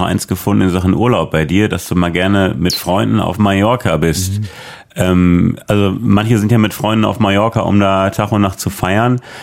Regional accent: Münster, North Rhine-Westphalia, Germany; als Münsteraner

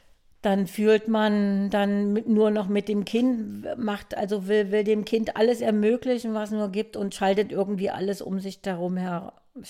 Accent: Saxony, Germany; wir kommen ja aus Nordsachsen

